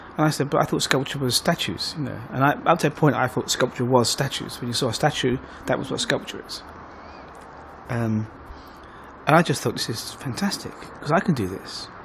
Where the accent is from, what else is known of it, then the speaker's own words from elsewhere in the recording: London, United Kingdom; from growing up in the East End, you didn't really see much art.